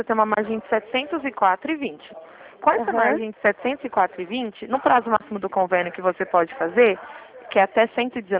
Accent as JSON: {"language": "Portuguese", "town": "Ribeirão Preto", "region": "São Paulo", "country": "Brazil", "said": "eu falo de Ribeirão Preto. Eu sou do estado de São Paulo."}